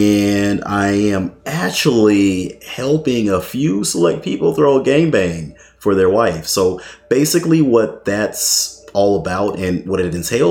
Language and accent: English; United States; accent: northern; See, that's my northern accent kicking in.